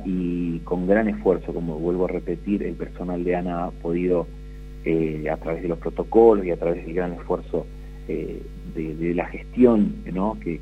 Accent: Corrientes, Argentina; born there; now in Resistencia, Argentina; yo soy correntino de nacimiento, pero bueno, hace ya casi 20 años que estoy en Resistencia, así que ya me considero un chaqueño más.

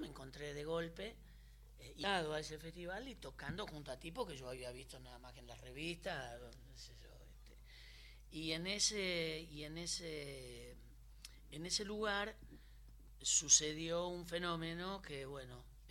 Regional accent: Rosario, Santa Fe, Argentina; de Rosario, de a 50 metros de la cancha de Rosario Central.

